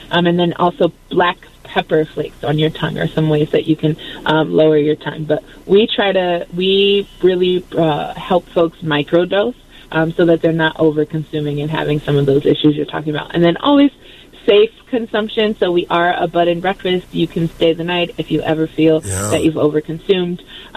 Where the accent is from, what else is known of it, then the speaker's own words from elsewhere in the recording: Detroit, Michigan, United States; In Michigan, it means that I'm from Detroit, and I've lived in Detroit for my entire life.